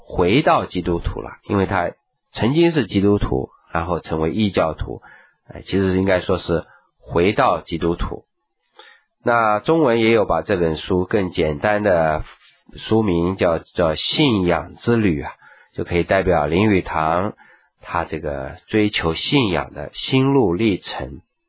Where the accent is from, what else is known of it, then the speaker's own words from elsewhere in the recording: China; 其实是很多中国人共同的一个这个过程我们中国人总是先在儒家啦、道家啦、佛家啦这些里面去寻找人生命的答案